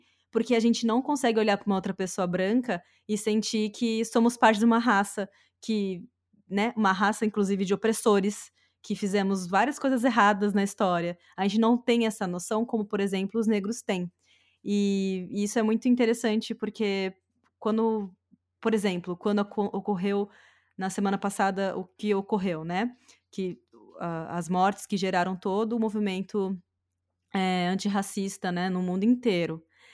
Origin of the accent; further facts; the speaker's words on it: Brazil; now in United States; a forma como nós brasileiros encaramos uns aos outros e a forma como o pessoal aqui nos Estados Unidos